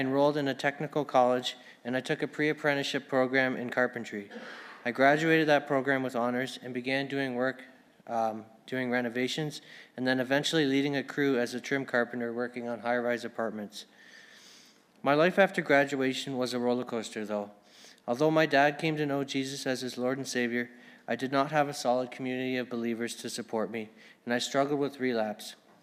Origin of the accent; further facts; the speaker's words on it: London, Ontario, Canada; born there; now in Alberta, Canada; I'm 24 years old, and I've been in Teen Challenge Alberta for 5 months. I was born in London, Ontario, with very loving parents and an older brother. I was not raised Christian